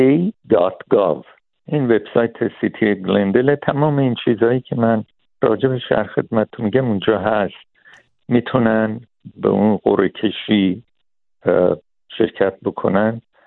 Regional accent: Iran; also born or lived in New York; now in Los Angeles, United States; من 45 سال قبل از ایران اومدم و البته یک بار برگشتم به ایران، ولی اومدم نیویورک. بعدن سال 1980 اومدم لس آنجلس و از اون زمان در لس آنجلس زندگی میکنم و یعنی یک مدت کوتاهی در کالور سیتی بودم،

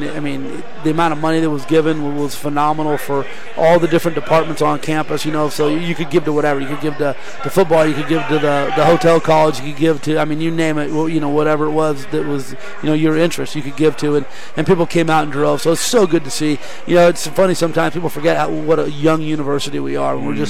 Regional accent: California, United States; Yeah, I grew up in the Bay Area.

